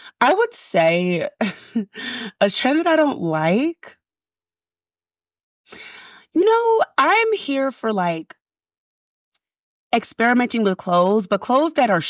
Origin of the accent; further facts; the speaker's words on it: Guyana; So I am West Indian. I'm Guyanese and Black American.